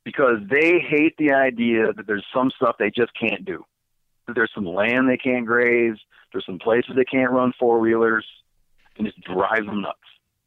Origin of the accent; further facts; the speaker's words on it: Michigan, United States; I grew up on whitetails. I grew up in Michigan.